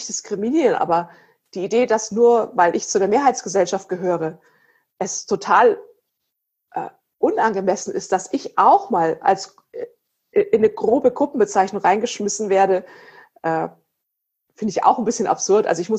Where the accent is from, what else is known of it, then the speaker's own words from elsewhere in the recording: Erlangen, Bavaria, Germany; also ich komme ja aus Erlangen